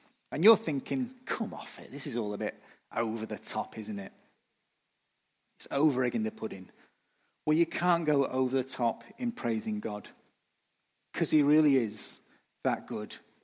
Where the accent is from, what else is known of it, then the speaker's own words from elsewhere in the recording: England, United Kingdom; I'm an English white male, you know. I'm genetically predisposed to being reserved.